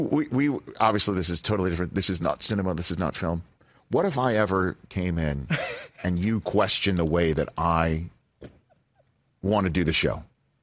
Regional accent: Staten Island, New York, United States; But I grew up in Staten Island.

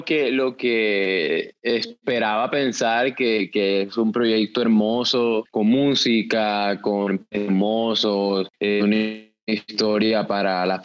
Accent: Colombia; yo lo vi como una oportunidad para reivindicar a mi pueblo colombiano a través del personaje

